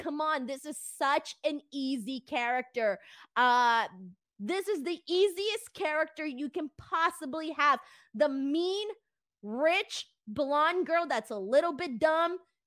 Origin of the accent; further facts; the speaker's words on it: Los Angeles, California, United States; Born and raised in Los Angeles. I know a million girls like this.